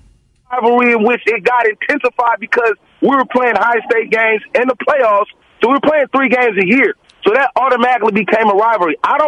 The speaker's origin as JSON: {"language": "English", "region": "California", "country": "United States", "said": "I'm from the East Bay."}